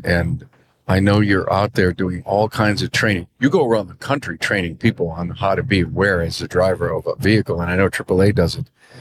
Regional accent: New York, United States; I'm from New York. I don't know what the law is completely

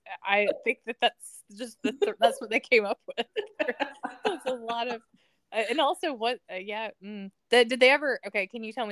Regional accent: the South, United States; And I grew up in the South, so it's like, oh, look at you.

